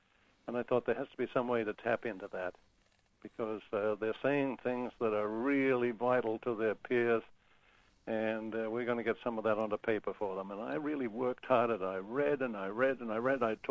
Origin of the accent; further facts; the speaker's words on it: Queensland, Australia; because I'm a Queenslander